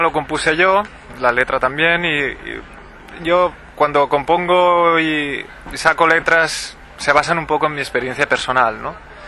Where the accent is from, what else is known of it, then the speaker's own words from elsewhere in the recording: Valencia, Valencian Community, Spain; Yo soy de Valencia, o sea, que con eso que te diga.